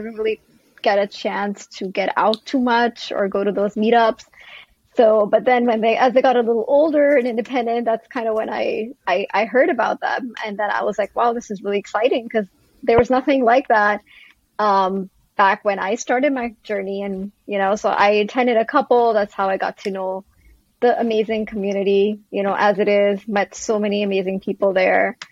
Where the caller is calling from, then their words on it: New Jersey, United States; I'm tuning in from New Jersey in USA.